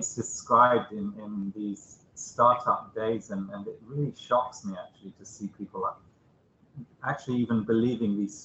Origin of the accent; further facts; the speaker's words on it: London, United Kingdom; in Hackney.